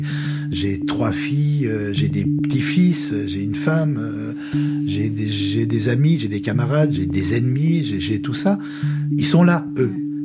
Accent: Lyon, Auvergne-Rhône-Alpes, France; parce que je suis très lyonnais, je suis de Lyon

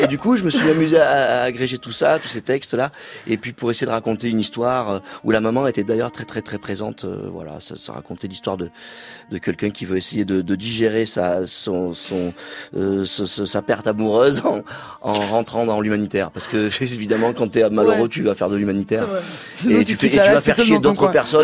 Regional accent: Provence-Alpes-Côte d'Azur, France; Je suis un provençal. En fait, les provençaux, c'est sensible.

